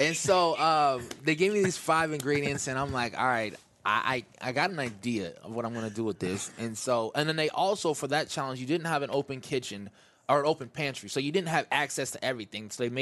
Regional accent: Midwest, United States; well, I'm from the Midwest.

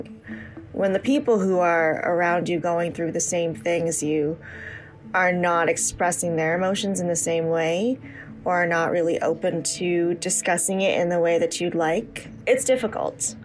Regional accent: Canada; born there; It's funny being a Canadian-born Chinese woman

